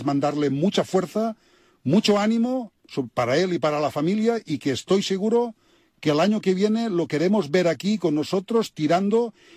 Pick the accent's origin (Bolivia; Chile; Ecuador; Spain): Spain; Lleida, Catalonia; somos de Lérida, Lérida es una ciudad pequeña